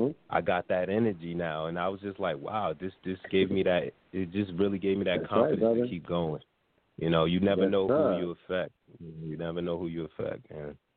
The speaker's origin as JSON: {"language": "English", "town": "Newark", "region": "New Jersey", "country": "United States", "said": "I'm from Newark, New Jersey."}